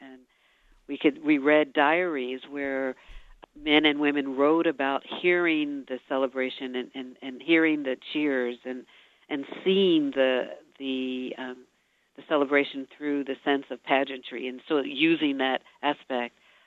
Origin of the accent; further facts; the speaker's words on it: Northern US, United States; As a Northerner, we rarely use this idea of celebrating in the way that we see it happen